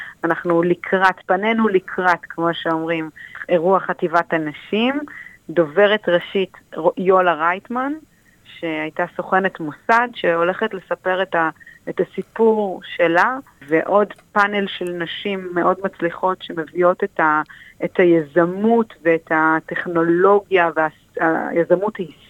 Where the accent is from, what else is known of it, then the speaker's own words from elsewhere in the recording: Shamir, Northern District, Israel; moved away as an adult; now in Sydney, Australia; והגענו לסידני מקיבוץ שמיר, אני ילידת קיבוץ שמיר, ואנחנו גרים שם ב-13 שנים האחרונות כמשפחה.